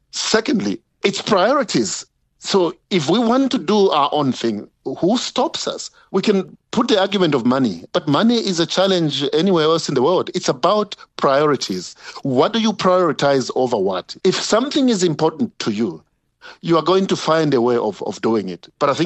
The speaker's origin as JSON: {"language": "English", "country": "Zambia", "tie": "born or raised there", "said": "When I was growing up in Zambia, in the villages and townships, you know, I will go down with malaria."}